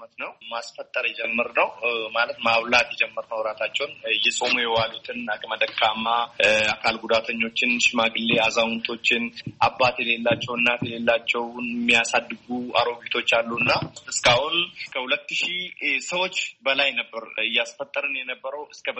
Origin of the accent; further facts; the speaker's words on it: Oromia, Ethiopia; ማለት እንግዲህ በማህበራዊ ድረገጽ የተወሰኑ ሰዎች ያውቁኛል። ጅማ ዞን ሊሙ ኮሳ ወረዳ ነው ተወልጄ ያደኩት።